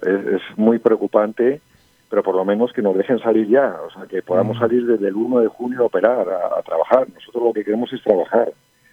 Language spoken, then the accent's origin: Spanish; Colombia; somos todos empresarios colombianos.